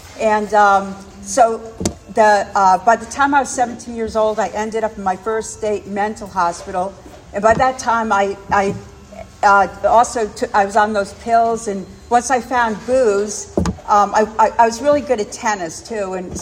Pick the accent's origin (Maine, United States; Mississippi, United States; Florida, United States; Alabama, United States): Florida, United States; Miami; also born or lived in Rhode Island, United States; I was born in Rhode Island and raised in Miami, and it was in the 50s that we moved to Miami